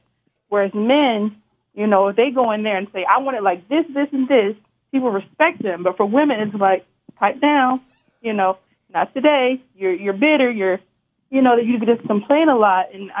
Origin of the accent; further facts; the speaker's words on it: the South, United States; I'm from the South. I'm 20 years old, and I can just see it in my aunts